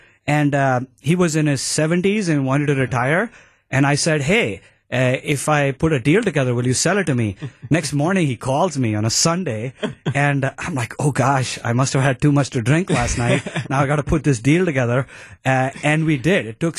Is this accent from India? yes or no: yes; India; moved away as an adult; now in Milwaukee, United States; I was born and raised in India.